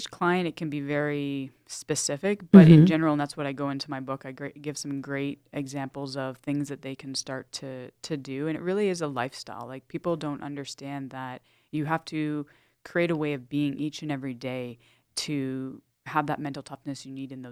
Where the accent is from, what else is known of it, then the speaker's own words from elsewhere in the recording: Toronto, Ontario, Canada; And so I was born in Toronto, and I grew up playing all the sports I could get my hands on